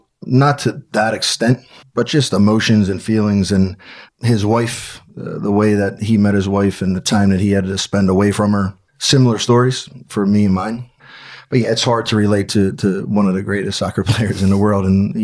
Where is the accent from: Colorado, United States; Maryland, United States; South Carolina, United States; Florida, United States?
Maryland, United States; Baltimore; So I grew up in East Baltimore. I was always with the older guys.